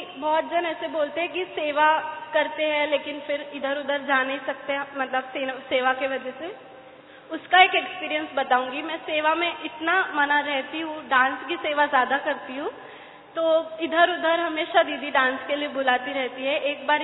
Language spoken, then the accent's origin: Hindi; Anjar, Gujarat, India; नाम, मैं गुजरात से हूँ